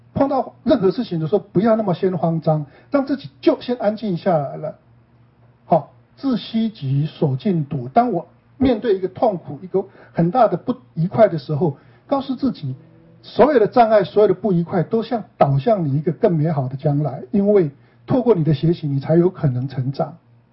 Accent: China; 那是我们中国人对他的欢迎

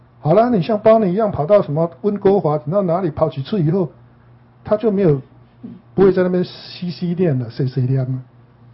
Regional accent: Taiwan; 可是我刚从台湾来的时候

